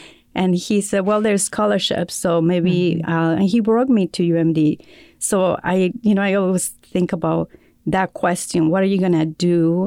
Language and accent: English; Mexico; English is a second language; you hear an accent. I told you I was from Mexico and I'm an immigrant.